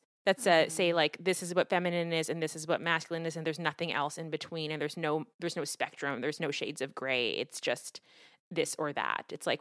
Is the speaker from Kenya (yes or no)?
yes; Kenya; I don't know who's Blacker than me. I'm literally from Kenya. Like, I'm literally the motherland.